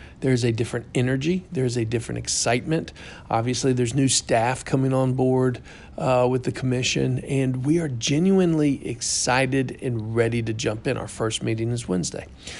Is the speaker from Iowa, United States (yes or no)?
no; Tallahassee, Florida, United States; A lot of people don't realize that I grew up here in Tallahassee.